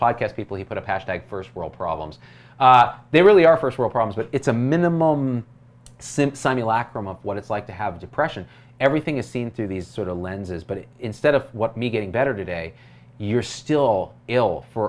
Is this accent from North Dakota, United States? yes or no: no; California, United States; I'm going to 5150 you because I'm from Cali, baby.